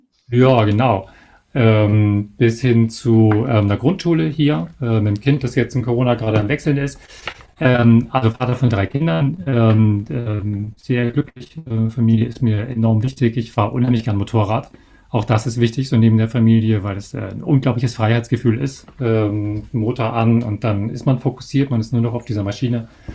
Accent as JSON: {"language": "German", "region": "Bavaria", "country": "Germany", "said": "ich komme ja aus Bayern"}